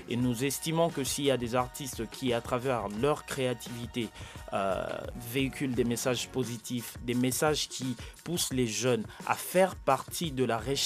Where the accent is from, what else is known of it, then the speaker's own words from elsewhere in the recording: DR Congo; je viens de la RDC, je vis à la fois entre Kinshasa et Kisangani.